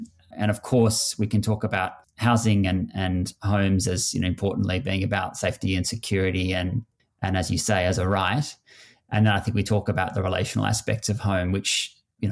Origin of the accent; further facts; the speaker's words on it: Melbourne, Victoria, Australia; where I grew up in St Kilda in inner Melbourne, inner South Melbourne